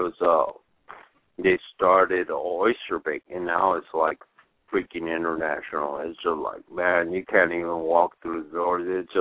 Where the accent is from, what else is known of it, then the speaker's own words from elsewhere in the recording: San Antonio, Texas, United States; I'm from San Antonio, Texas. I got my prerequisites at San Antonio College, and then I went off to St. Mary's University, which is also in San Antonio